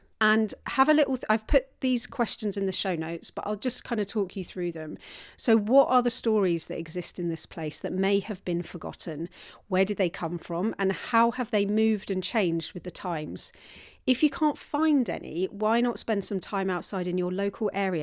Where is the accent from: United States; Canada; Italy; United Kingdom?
United Kingdom; London; even in my hometown of London